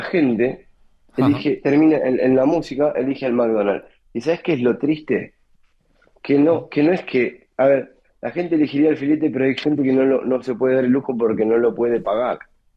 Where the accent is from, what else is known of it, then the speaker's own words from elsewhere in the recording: Junín, Buenos Aires Province, Argentina; yo viví en Argentina. Empecé en mi infancia, fue... Yo nací en Buenos Aires, pero mi infancia fue en Junín, provincia de Buenos Aires, porque de parte de mi padre, mi abuelo, mi abuela, todos eran de ahí.